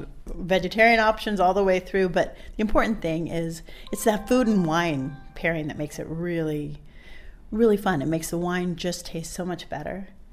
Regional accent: Santa Rosa, California, United States; also born or lived in Italy; Like I said, I'm a local girl born and raised in Santa Rosa, and had gone to Davis, have a biochemistry degree, loved it, moved to Italy for a couple years.

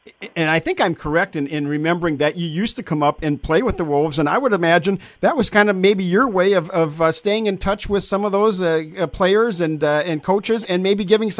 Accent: Aberdeen, South Dakota, United States; for me as a boy growing up in Aberdeen.

